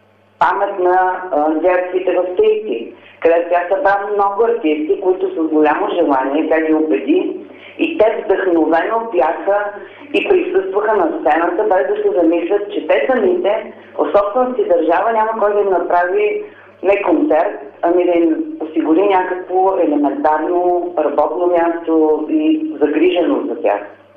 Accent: Plovdiv, Plovdiv Province, Bulgaria; аз съм от Пловдив, пловдивчанка

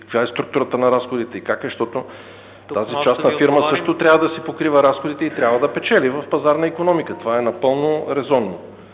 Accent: Pleven, Pleven Province, Bulgaria; ходят до Плевен в моя роден край

